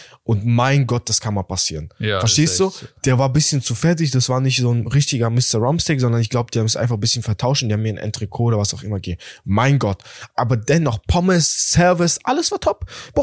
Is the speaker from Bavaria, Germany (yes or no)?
no; Berlin, Germany; als Berliner